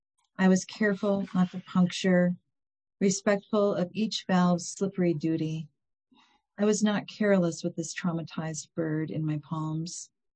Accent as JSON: {"language": "English", "region": "Michigan", "country": "United States", "moved": "as an adult", "lives_now": "Portland, United States", "said": "I'm from Michigan, and I've lived out in the Portland area for the last 28 years, but I'm from Michigan, and we have a cabin up in just south of the Mackinac Bridge."}